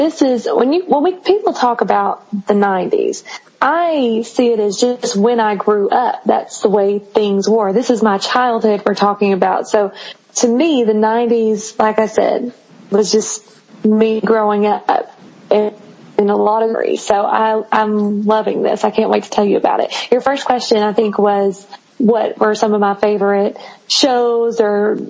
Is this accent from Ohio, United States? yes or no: no; Etowah, Tennessee, United States; So I was born and raised in Etowah, Tennessee